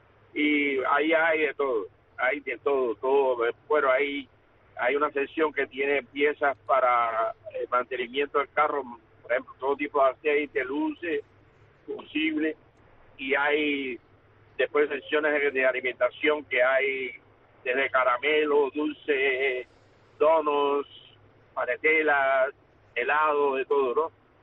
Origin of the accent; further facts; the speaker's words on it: Cuba; Yo quiero saludar a mi pueblo cubano.